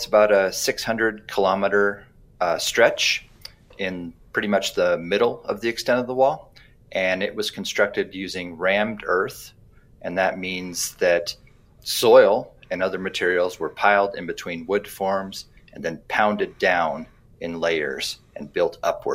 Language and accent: English; Arizona, United States; They're very common in my home state of Arizona.